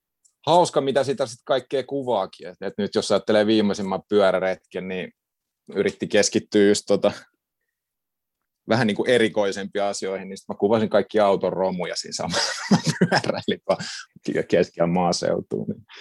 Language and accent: Finnish; Vantaa, Uusimaa, Finland; olen vantaalainen ja ammattikuvaaja.